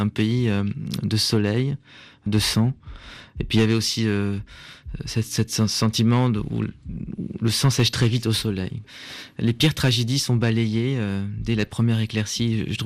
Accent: France; Vraiment, je fais corps avec cette langue, donc oui, je suis de France, je suis d'ici, oui.

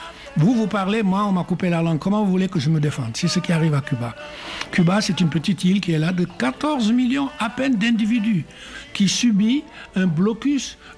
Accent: Senegal; je suis sénégalais, français. Mais d'âme, d'esprit, culturellement, je sais que je suis assez cubain.

